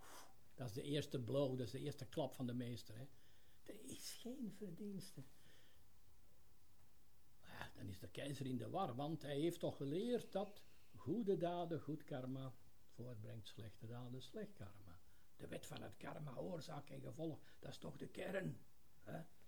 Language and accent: Dutch; Belgium; ik ben Belg, ik ben geboren daar